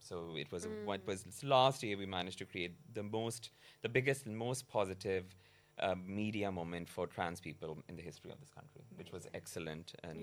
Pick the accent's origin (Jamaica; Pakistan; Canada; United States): Pakistan; moved away as an adult; now in London, United Kingdom; people know I'm originally from Pakistan. I was brought up there. I was doing my MBA here in London in the mid-2000s